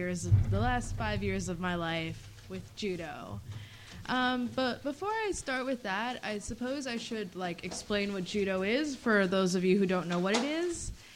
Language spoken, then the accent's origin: English; Chicago, Illinois, United States; I'm from Chicago, and I'm a senior at Walter Payton College Prep